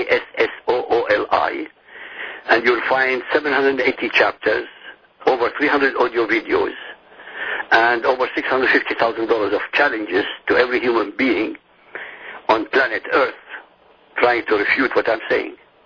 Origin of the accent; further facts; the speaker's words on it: Iraq; born there; first language Arabic; English is a second language; I was born in Iraq. My language is Arabic, my mother tongue.